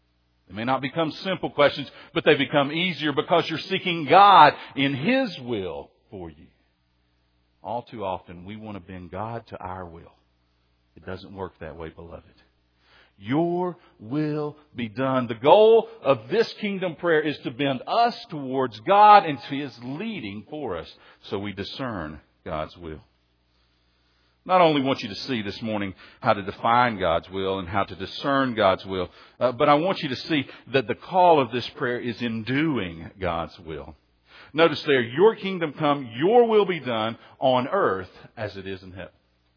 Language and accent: English; United States; I lived on a lake growing up, if you don't know. I grew up on the Tennessee River, and so we had things like boats and stuff